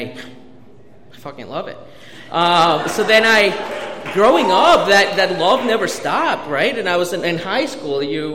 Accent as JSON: {"language": "English", "country": "Mexico", "lives_now": "Baltimore, United States", "said": "I am an immigrant from Mexico. I'm a DACA recipient. I'm a lawyer"}